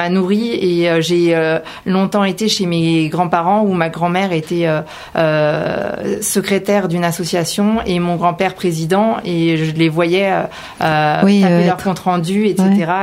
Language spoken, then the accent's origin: French; Argenteuil, Île-de-France, France; Et je viens d'Argenteuil.